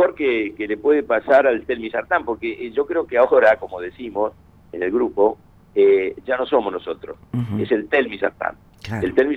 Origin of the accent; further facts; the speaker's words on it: General Roca, Río Negro, Argentina; una radio de mi querido Río Negro. Yo me crié en Roca y Churichuel.